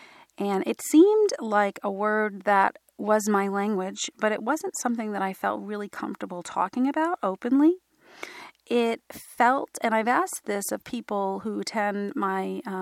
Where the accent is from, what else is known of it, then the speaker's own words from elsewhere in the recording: New York City, New York, United States; So I grew up on Wall Street. I went to college in the downtown New York City area and landed in financial services.